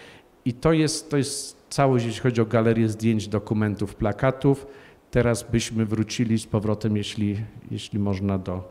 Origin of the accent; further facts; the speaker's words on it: Bielsko-Biała, Silesian Voivodeship, Poland; Jestem z Bielska-Białej, więc wiem, co się do tej pory ukazywało.